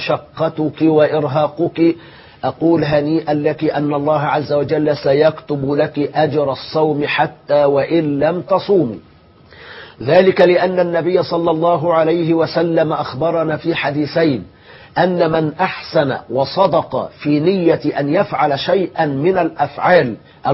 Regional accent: Egypt; أن يقي بلادنا مصر من كل شر وسوء

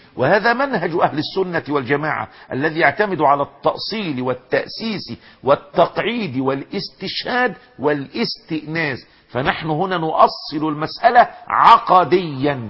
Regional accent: Egypt; وذات مشكلة الناس اللي عندنا في مصر

